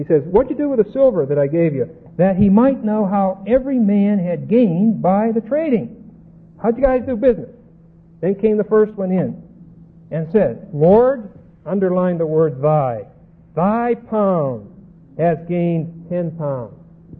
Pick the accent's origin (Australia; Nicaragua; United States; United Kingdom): United States; Pittsburgh, Pennsylvania; I'm from Pittsburgh, and as a child, growing up in Pittsburgh, you spent the first 15 minutes of every morning trying to clear your sinuses.